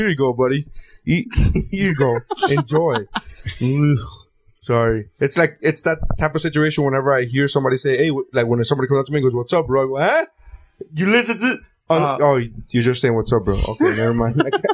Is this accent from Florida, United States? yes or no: yes; Miami, Florida, United States; It's because I'm from Miami. I'm not used to extreme politeness.